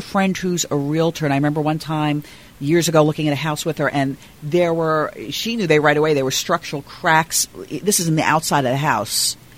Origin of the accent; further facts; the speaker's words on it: New Jersey, United States; Now, I'm also a northerner. I'm from New Jersey, and I had never heard of sinkholes before moving here.